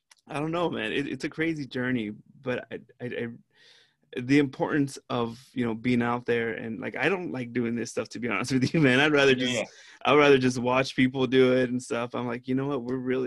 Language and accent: English; Alhambra, California, United States; I mean, especially people that come from, you know, I came from the East LA, Alhambra. Like I moved a lot too, you know.